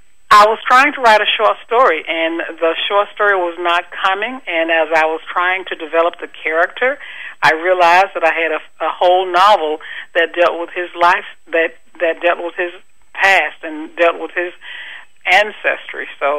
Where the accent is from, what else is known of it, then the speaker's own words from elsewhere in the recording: Mississippi Delta, United States; I am from the Delta, and the novel is set in the Delta.